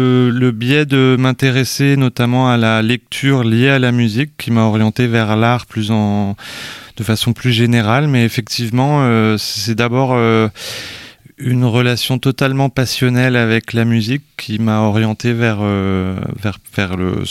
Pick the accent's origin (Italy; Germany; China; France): France; Brittany; je suis né à Rennes et je suis originaire non pas de Rennes mais de la campagne rennaise. Je suis originaire du coin Mordel-Saint-Très-l'Heureux à l'ouest de Rennes où j'ai grandi. Je ne suis rennais depuis mes études, à la fin du XXe